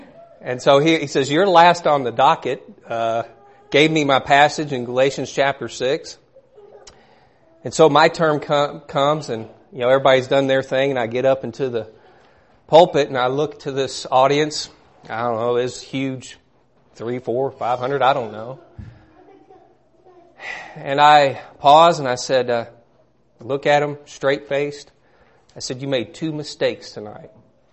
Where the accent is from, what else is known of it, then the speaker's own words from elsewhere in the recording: Kentucky, United States; I'm originally from Kentucky. Probably couldn't pick that up.